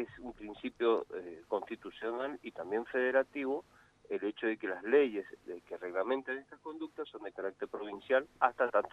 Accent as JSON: {"language": "Spanish", "region": "Mendoza", "country": "Argentina", "said": "yo también soy mendocino"}